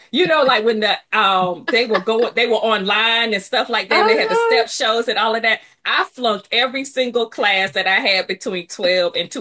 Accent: Alabama, United States; When I came here to go to school, I came from Alabama. I'm green as everything.

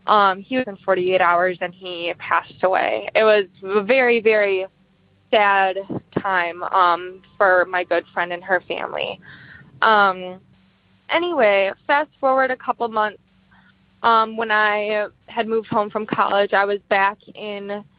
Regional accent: Wisconsin, United States; I am from Wisconsin.

